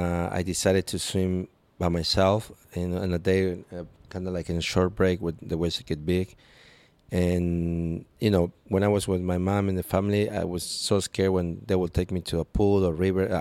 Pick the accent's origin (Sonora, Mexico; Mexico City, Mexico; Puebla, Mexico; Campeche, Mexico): Mexico City, Mexico; also born or lived in Acapulco; now in Puerto Escondido, Mexico; And when I got to Puerto, it was like, compared to where I came from Mexico City and Acapulco, it was just, back then, Puerto was...